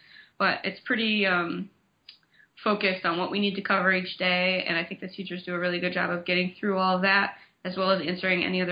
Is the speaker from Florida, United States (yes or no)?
no; Chicago, Illinois, United States; So I am from Chicago, and in high school took about 3 years of Spanish classes